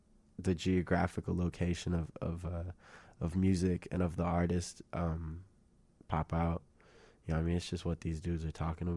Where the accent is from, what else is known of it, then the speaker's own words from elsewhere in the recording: Evanston, Illinois, United States; And when I'm given the mic, I'm going to say I'm from Evanston.